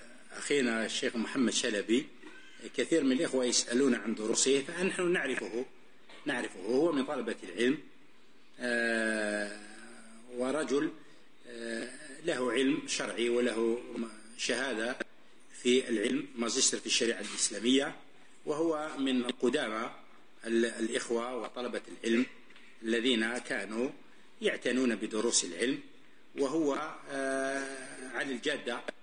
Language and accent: Arabic; Algeria; وهو من الإخوان يعني المعروفين عندنا في الجزائر